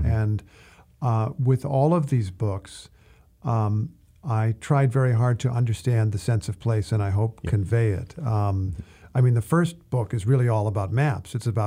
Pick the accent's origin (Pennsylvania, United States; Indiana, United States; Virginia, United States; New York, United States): Indiana, United States; but I came from Indiana, from the middle of the country, and have tried to make something of myself